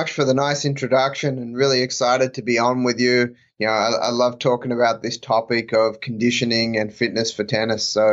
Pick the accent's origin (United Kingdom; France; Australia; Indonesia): Australia; moved away as an adult; now in United States; I grew up in Australia